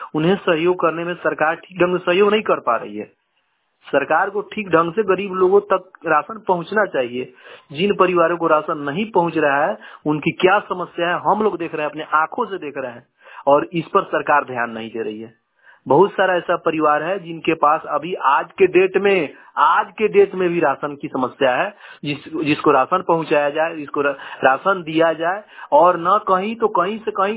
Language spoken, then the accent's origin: Hindi; Badharwa Kala Purvi, India; मैं बढ़ारवा कला पूर्वी के रहने वाला हूँ।